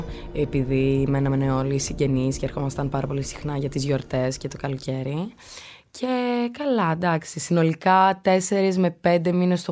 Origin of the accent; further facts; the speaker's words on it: Rome, Lazio, Italy; now in Paris, France; η μητρική κανονικά είναι τα ελληνικά, αλλά μεγάλωσα στην Ιταλία. Τα σχολεία τα έκανα στην Ιταλία. Και μεγάλωσα Ρώμη, πολύ του πατέρα μου. Τώρα μένω Παρίσι όμως, γι' αυτό τα γαλλικά.